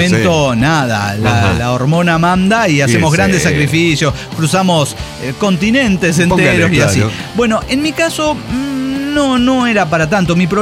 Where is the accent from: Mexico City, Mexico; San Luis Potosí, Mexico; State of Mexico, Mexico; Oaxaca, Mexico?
State of Mexico, Mexico; Hola, ¿qué tal, amigos? … del Edomex.